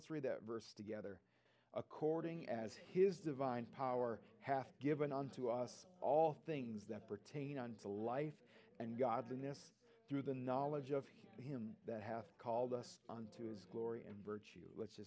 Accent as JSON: {"language": "English", "region": "Minnesota", "country": "United States", "said": "Being a Minnesotan, and I think that we don't want to make waves."}